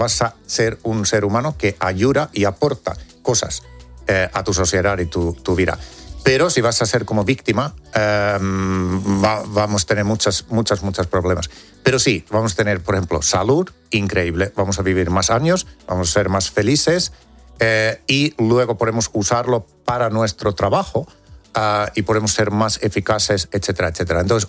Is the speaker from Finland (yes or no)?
yes; Finland; Yo soy de Finlandia. En Finlandia todos los niños tienen como una asignatura que es cómo analizar medios